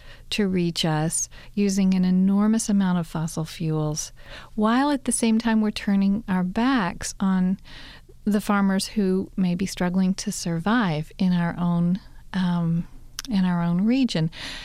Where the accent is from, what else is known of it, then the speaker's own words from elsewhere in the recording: Kentucky, United States; We moved to southwestern Virginia for a lot of reasons. It's very near where I grew up in Kentucky. We were really coming home.